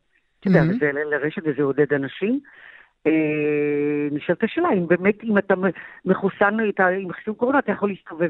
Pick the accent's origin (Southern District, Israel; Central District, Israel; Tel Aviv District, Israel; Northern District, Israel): Tel Aviv District, Israel; Jaffa; נולדתי ב-53 ומבצע סיני, הייתי קטנטונת ורצנו שם למקלט ביפו